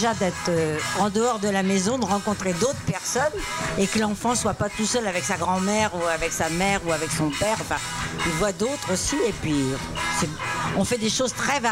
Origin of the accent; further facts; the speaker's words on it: Cagnes-sur-Mer, Provence-Alpes-Côte d'Azur, France; Je repars de là d'où je viens, de Cagnes-sur-Mer.